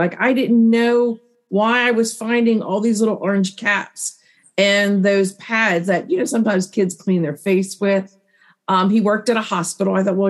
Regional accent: Gardenville, Maryland, United States; I grew up. I grew up in Gardenville. We moved to Perry Hall in, I think it was 2001.

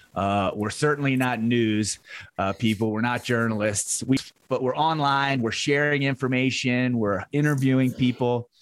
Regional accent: Catonsville, Maryland, United States; We're both from the Patapsco River Valley. I cheat and call it the Patapsco River Valley because I'm from the Catonsville side and the Ellicott City side and Elk Ridge side.

